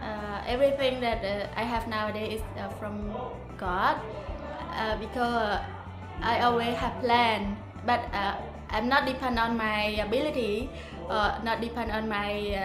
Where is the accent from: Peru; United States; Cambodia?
Cambodia; Kampong Thom; English is a second language; I come from Kampong Thom province.